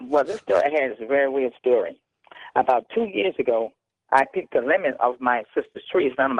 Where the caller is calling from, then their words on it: California, United States; I'm calling from California.